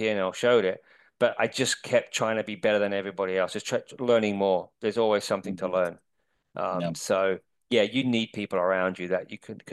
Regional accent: London, United Kingdom; This was in the city of London, by the way. I'm from London originally.

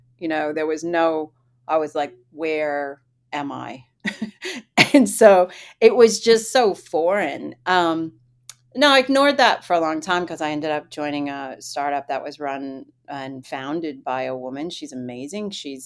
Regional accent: Boston, Massachusetts, United States; But I grew up in Boston.

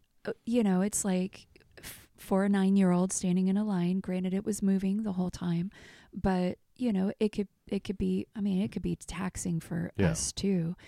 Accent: Kansas City, United States; I'm from Kansas City. Like literally like this is where I'm from.

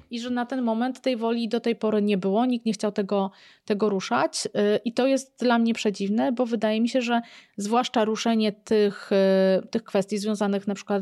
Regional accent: Szczecin, West Pomeranian Voivodeship, Poland; jestem ze Szczecina i teraz będzie się zatrzymywał tutaj

